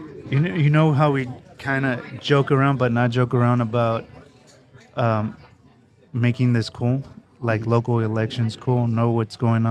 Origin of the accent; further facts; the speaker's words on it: Stockton, California, United States; You know, I'm from Stockton. I drove by here earlier today just to see where the headquarters was going to be at, and it's right smack in the middle of downtown Stockton.